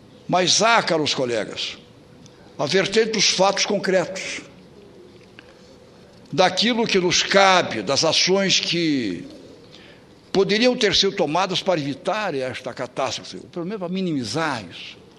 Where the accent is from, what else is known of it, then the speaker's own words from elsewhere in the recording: Santa Catarina, Brazil; nós, como catarinenses também